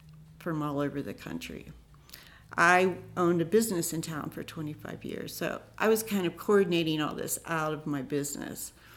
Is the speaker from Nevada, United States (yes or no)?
no; Nederland, Colorado, United States; someone would ask you, "Where are you from?" "I'm from Nederland."